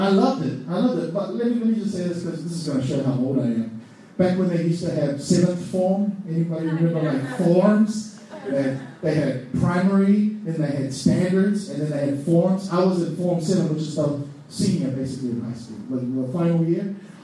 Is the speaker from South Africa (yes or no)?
no; Auckland, New Zealand; I grew up in Auckland, and I was always around Polynesian people, Pacific Island people